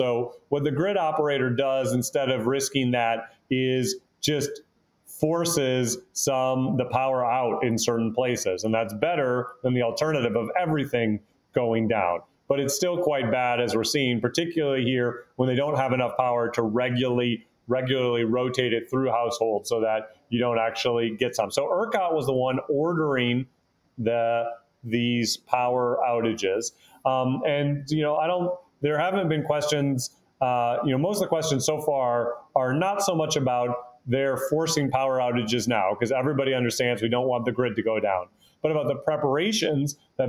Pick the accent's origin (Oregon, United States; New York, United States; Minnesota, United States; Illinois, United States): Minnesota, United States; I grew up in Minnesota. You know, we had cold weather all the time.